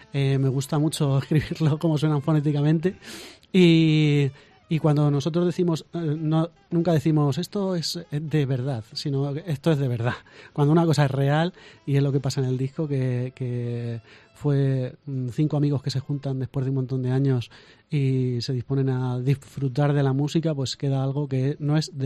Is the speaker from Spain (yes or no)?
yes; Albacete, Castilla-La Mancha, Spain; Yo vengo a mi tierra a disfrutar y a pasármelo bien. Y de hecho, cuando grabamos, lo que tú decías, grabamos el mismo concierto en Madrid y en Albacete. Y en Albacete la energía fue completamente distinta, porque para mí estoy en mi casa